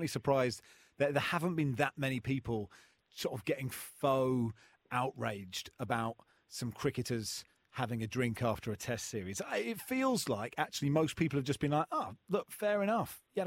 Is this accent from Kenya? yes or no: no; England, United Kingdom; as an Englishman